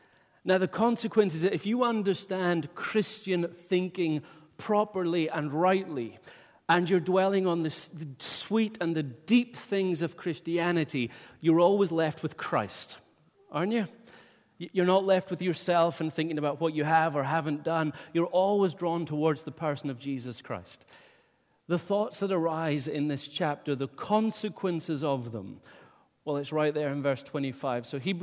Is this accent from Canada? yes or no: no; Wick, Scotland, United Kingdom; also born or lived in England; The reason it doesn't sound proper is I went to England. They messed my accent up. I came back. So I am originally from Wick. The English have had an influence upon me.